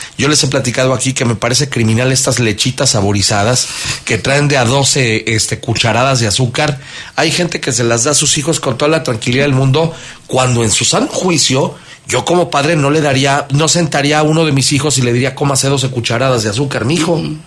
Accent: Mexico; en los refrescos en la mesa de muchos de nosotros como mexicanos no aparecieron en nuestra infancia.

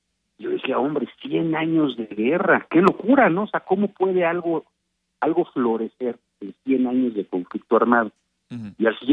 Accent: Mexico; No tenemos muchísimas cosas que nos hilvanan, que nos hermanan como mexicanos, que van más allá de la política

